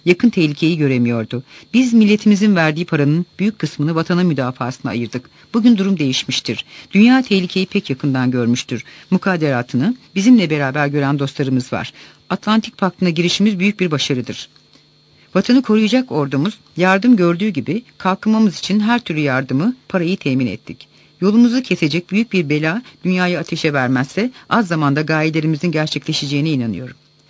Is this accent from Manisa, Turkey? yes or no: yes; Manisa, Turkey; İstanbul'a ben ilk defa 18 yaşında geldim. Ben Taşralıyım, Manisalıyım.